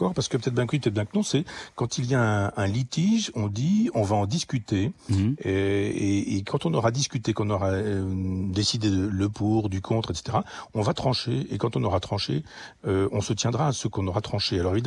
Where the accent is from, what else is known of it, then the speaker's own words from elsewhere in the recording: Normandy, France; ça fait 10 siècles que je suis normand et avec une origine viking, très précisément.